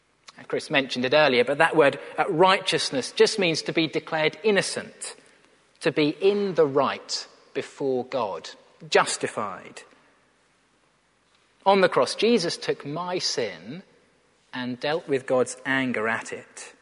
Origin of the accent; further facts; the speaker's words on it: United Kingdom; Being British, we could add being polite.